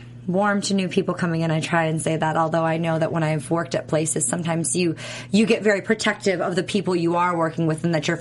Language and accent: English; Wisconsin, United States; accent: Wisconsin; My Wisconsin accent coming